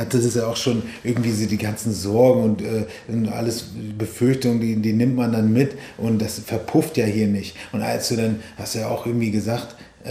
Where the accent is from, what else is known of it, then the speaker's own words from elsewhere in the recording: Hamburg, Germany; also born or lived in Hesse; ich bin Hamburg in und bei Hamburg aufgewachsen, aber ursprünglich da halt, aus Hessen.